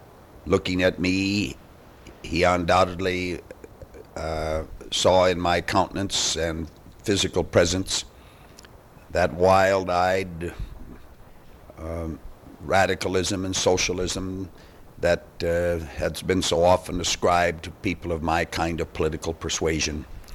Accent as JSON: {"language": "English", "town": "Dolan", "region": "South Dakota", "country": "United States", "tie": "born or raised there", "also_born_or_lived": "Wallace / Huron", "said": "I was born in Wallace, South Dakota, but I later on, as a little boy, went to Dolan, South Dakota with my mother and father, went through elementary and high school in Dolan"}